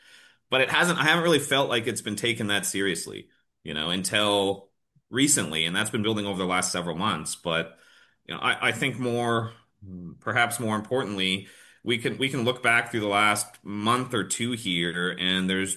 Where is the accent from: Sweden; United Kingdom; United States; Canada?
Canada; But I'm Canadian, so I started my career looking in different places in Canada for different metals.